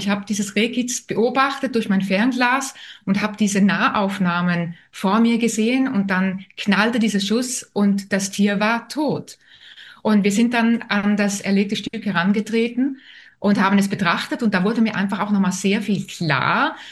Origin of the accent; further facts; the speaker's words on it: Switzerland; Ich bin Schweizerin